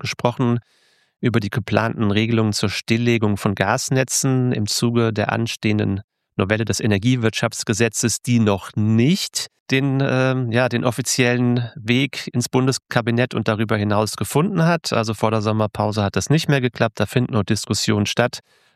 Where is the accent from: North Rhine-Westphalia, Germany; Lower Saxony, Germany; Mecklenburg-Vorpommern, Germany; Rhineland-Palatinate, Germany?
Rhineland-Palatinate, Germany; Trier ist ja klar, ist ja mein Heimatbundesland